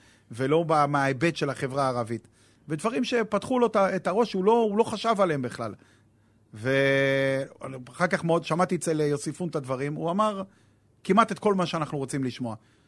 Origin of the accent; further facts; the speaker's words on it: Haifa, Haifa District, Israel; אבל אני גדלתי בקריית אליעזר